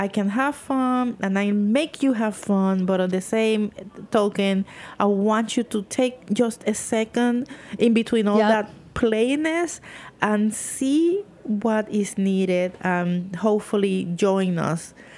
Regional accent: New York, United States; But because I'm a New Yorker and I'm gonna be here, so no.

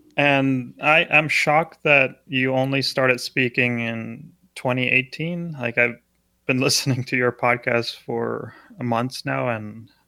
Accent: Argentina; English is a second language; I'm used to speaking in Spanish because I am originally from Argentina.

